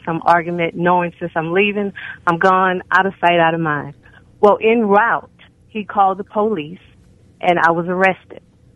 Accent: Houston, Texas, United States; now in Chesapeake, United States; I'm originally from Houston, Texas, and currently I live in Chesapeake, Virginia.

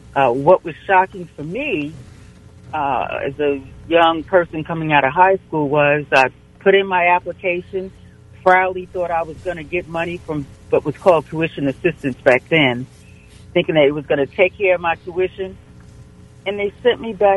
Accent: New York, United States; I'm originally from New York, and I tell you what, it was a culture shock for me, too.

